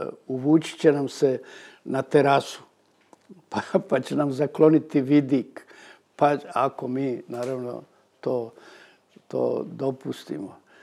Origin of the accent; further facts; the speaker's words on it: Ljubiš, Šumadija and Western Serbia, Serbia; Zato što pitali ste me kakvo je bilo moje detinjstvo ili tako nešto tamo u tom Ljubišu.